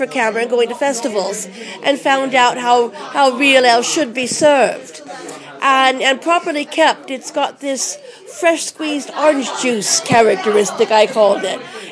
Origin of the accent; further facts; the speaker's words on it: California, United States; moved away as an adult; now in London, United Kingdom; I'm clearly not from London. I came over from California coming up for 30 years ago.